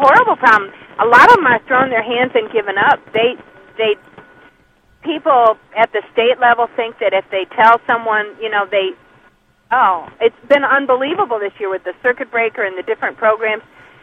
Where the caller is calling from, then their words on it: Pontiac, Illinois, United States; I'm calling from Pontiac, Illinois, and I'm a frontline senior worker.